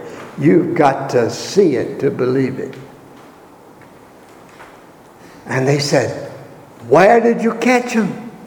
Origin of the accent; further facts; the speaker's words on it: Virginia, United States; Now, I'm from the Great Tidewater, Virginia, where fishing is a serious recreation.